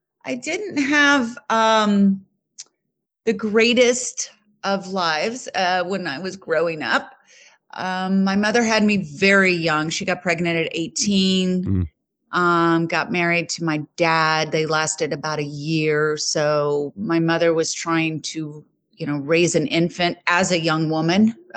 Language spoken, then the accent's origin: English; Houston, Texas, United States; also born or lived in Colorado / Los Angeles; now in New Jersey, United States; like you said, and I'm originally from Houston, Texas. I now live in New Jersey.